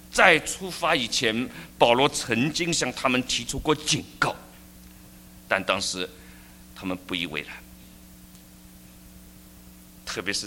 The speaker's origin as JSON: {"language": "Chinese", "country": "China", "said": "我们中国人呢，还喜欢讲恭喜发财"}